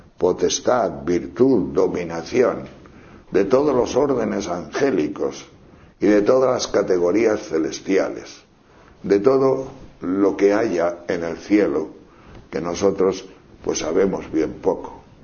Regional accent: León, Castile and León, Spain; no sé por aquí, pero por mi tierra de León

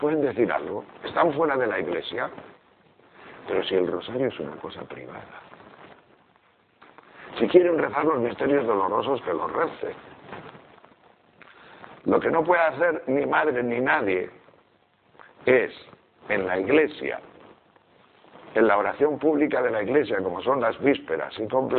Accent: Tejerina, Castile and León, Spain; ponían en tejerina, en mi pueblo, lo que se llama el urmiento.

